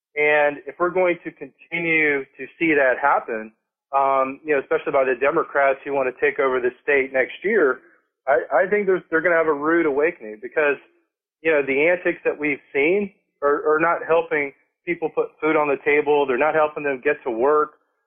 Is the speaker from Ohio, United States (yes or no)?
no; Georgia, United States; I live in Dallas, Georgia, married, have three daughters, born and raised in Georgia.